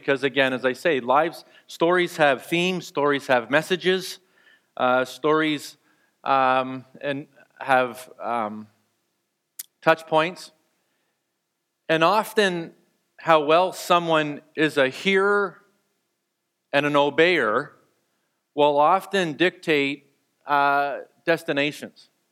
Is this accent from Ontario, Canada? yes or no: yes; Kingston, Ontario, Canada; born there; I was born in Kingston, Ontario, right there.